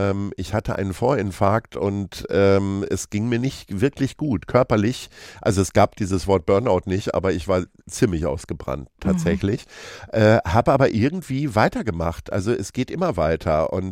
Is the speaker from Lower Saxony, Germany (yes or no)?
yes; Stadthagen, Lower Saxony, Germany; wenn ich sage, ich komme aus Stadthagen